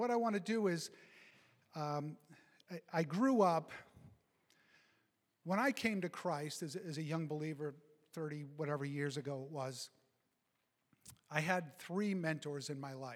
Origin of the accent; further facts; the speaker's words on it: New England, United States; Belligerent. We're from New England. That's just what we do.